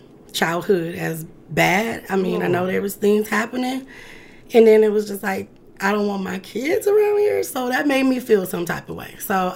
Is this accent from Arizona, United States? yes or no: no; Grand Rapids, Michigan, United States; So personally, I am born and raised in Grand Rapids, the 49507 area code, in surrounding cities.